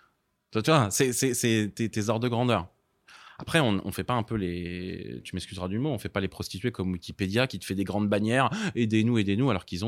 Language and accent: French; Paris, Île-de-France, France; j'ai grandi à Paris dans le 13e.